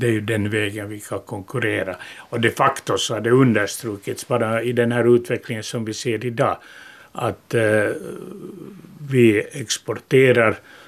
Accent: Turku, Southwest Finland, Finland; Och i min hemstad Åbo så skedde det en total segregering, och det var inte bra för någon.

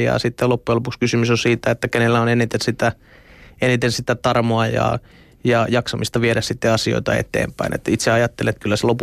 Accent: Lohja, Uusimaa, Finland; also born or lived in Lappeenranta; sieltä ollaan kotoisin ja Lappeenrannassa tuli käytyä opiskelut ja sen jälkeen veri veti takaisin kotikonnuille ja tuli sitten palattua Lohjalle ja nyt tässä sitten pendelöidään Lohjan ja Helsingin väliä

